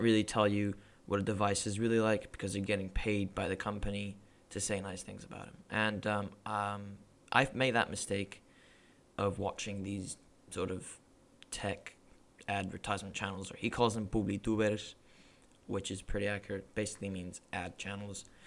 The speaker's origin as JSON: {"language": "English", "country": "Spain", "moved": "yes", "lives_now": "Shanghai, China", "said": "If you guys know, I am Spanish by origin. From origin, I am from Spain. Did move to Shanghai about 10 years ago out of work reasons, essentially."}